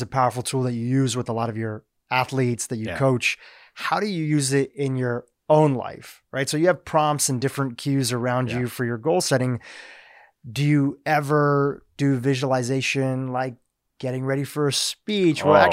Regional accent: Delaware, United States; And then I grew up in Delaware. I started doing stuff for like banks. There's a lot of banks in Delaware

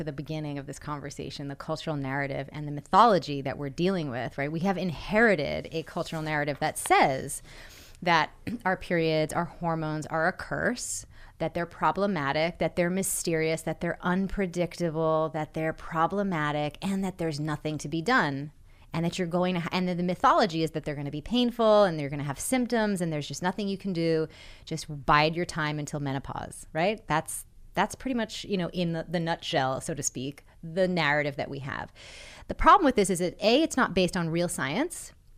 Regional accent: Massachusetts, United States; And I grew up in Massachusetts. I had access to Harvard-trained gynecologists.

